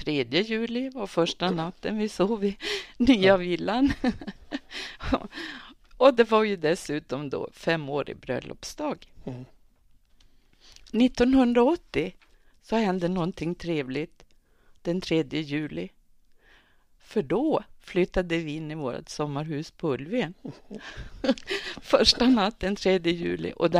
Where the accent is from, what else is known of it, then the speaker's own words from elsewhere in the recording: Kiruna, Norrbotten County, Sweden; Även för oss barn som växte upp 14 mil norr om polcirkeln. För jag är ju från Kiruna.